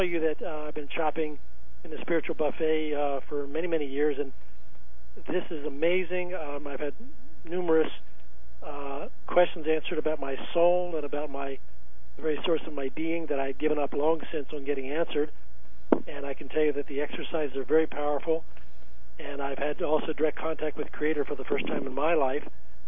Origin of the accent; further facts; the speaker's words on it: East Coast, United States; I was saying … I'm from the East Coast.